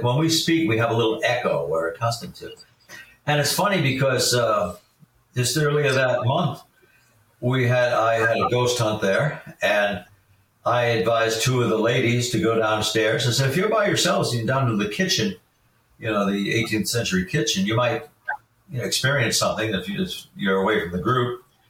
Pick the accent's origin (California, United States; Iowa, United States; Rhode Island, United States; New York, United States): Rhode Island, United States; North Scituate; Rhode Island, the town in which I was raised. And I was driving back from this walk. I'm in my car. I'm turning from Rocky Hill Road onto Elmdale Road in North Scituate, Rhode Island.